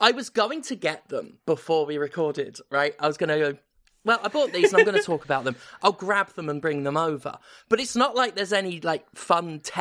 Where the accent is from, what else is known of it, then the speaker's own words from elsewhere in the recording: United Kingdom; But I was a British kid growing up in Britain.